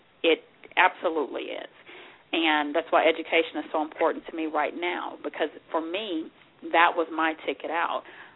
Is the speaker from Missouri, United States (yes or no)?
yes; Sikeston, Missouri, United States; I grew up in Sykeston, Missouri, as I said earlier, and my parents actually were both born and raised in Philadelphia, Mississippi.